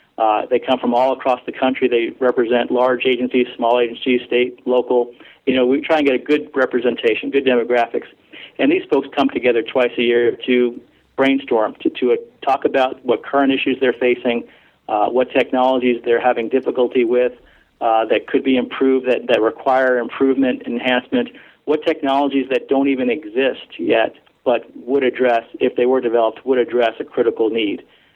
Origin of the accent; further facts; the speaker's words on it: New York City, New York, United States; I grew up in the New York area, New York City area, and my employment after college and my master's degree was with the New York City Department of Corrections